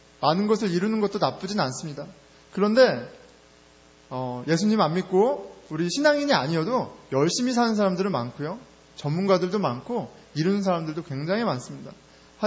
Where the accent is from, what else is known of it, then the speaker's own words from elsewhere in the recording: South Korea; born there; 저는 뭐 한국에서 태어났는데 어떻게 영어를 잘하겠어요.